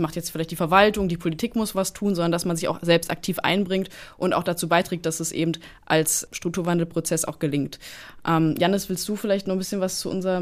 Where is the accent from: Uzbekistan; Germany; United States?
Germany; Cottbus, Brandenburg; now in Forst, Germany; wir Cottbusser, also ich wohne aktuell in Forst, aber ich bin in Cottbus aufgewachsen.